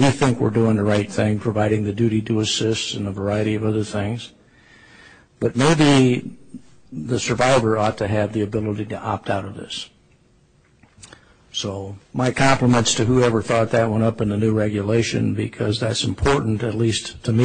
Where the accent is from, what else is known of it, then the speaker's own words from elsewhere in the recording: Idaho, United States; I don't have a bow tie on, and I am from Idaho, which is God's country.